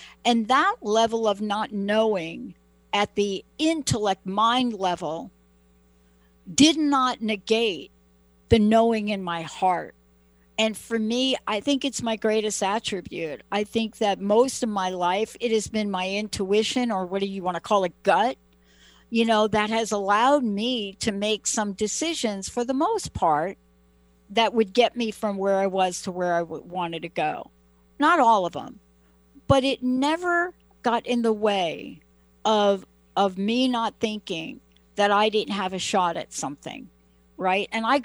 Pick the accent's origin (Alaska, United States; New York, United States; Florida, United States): New York, United States; I'm like you, I'm from New York, right?